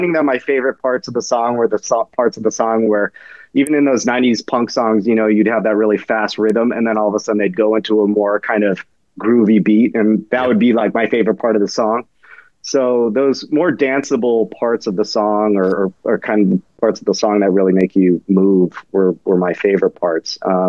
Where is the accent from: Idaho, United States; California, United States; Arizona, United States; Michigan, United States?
California, United States; San Diego; I grew up in San Diego and I had never been there until I moved back recently.